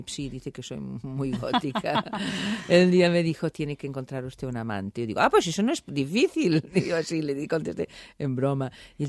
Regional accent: Portugal; moved away as an adult; yo nací en Portugal y viví en Portugal hasta casi los 20 años, o sea, era mi música.

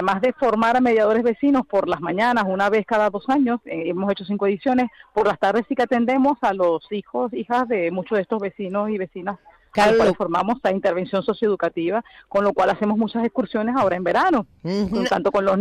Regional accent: Venezuela; now in Madrid, Spain; Yo, por ejemplo, soy venezolana, estoy trabajando en Barro desde hace 12 años

